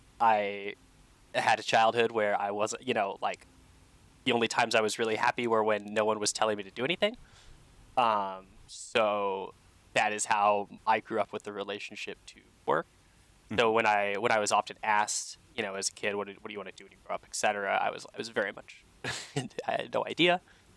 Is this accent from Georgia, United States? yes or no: yes; Atlanta, Georgia, United States; now in Seattle, United States; And when I moved from Atlanta to Seattle, I came out here, again, not really knowing exactly what I wanted to do.